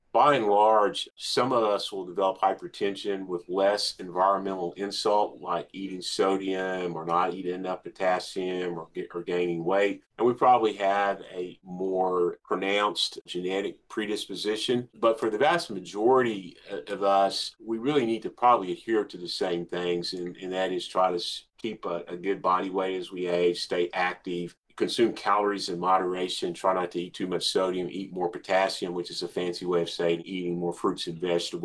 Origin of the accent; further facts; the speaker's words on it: Oklahoma, United States; So I grew up in Oklahoma, went to medical school there, graduated from Langston University, a historically Black college